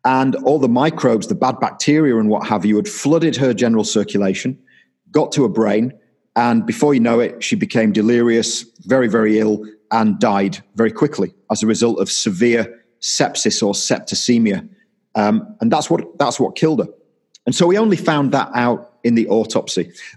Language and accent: English; Yorkshire and the Humber, United Kingdom; because I'm from Yorkshire and the family's from Yorkshire